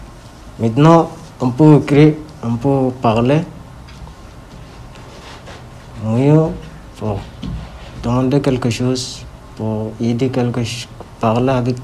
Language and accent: French; Sudan; now in France; Je suis originaire de Soudanais. Je suis arrivé en France depuis 2017.